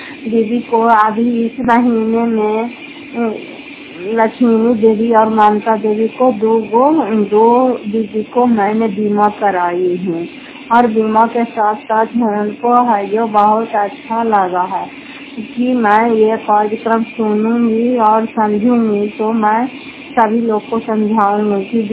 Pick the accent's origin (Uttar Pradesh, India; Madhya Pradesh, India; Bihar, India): Bihar, India; Fatehpur; घर फतेहपुर पंचायत मकौटा जिला नालंदा खराटा साहब ब्लॉक की निवासी हूँ